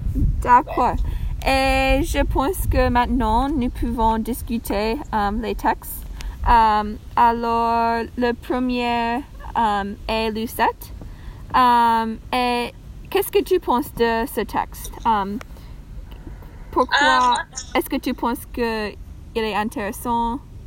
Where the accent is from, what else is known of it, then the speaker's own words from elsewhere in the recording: Chapel Hill, North Carolina, United States; French is a second language; Je suis de Chapel Hill. Alors, il est comme 2 heures d'ici. Pas plus loin.